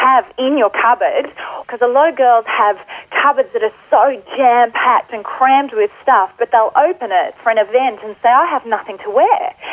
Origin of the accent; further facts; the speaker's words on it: Sydney, New South Wales, Australia; now in Queensland, Australia; I live at the moment in Queensland, and I'm from Sydney originally